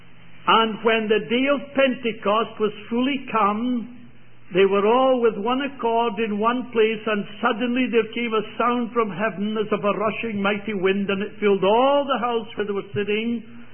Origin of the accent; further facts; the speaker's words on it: Scotland, United Kingdom; I may be a Britisher by birth, but I'm not English. I may speak the language, and we maintain that in our country we speak it better than those south of the border.